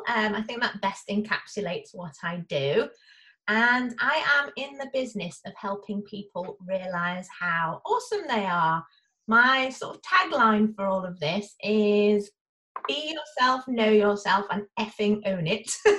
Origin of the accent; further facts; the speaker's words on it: Chester, North West England, United Kingdom; from England, but I don't sound like the Queen's English, like a lot of people expect people to, from England to sound like. So I am North England, northwest, near Liverpool and Manchester, in a lovely town called Chester.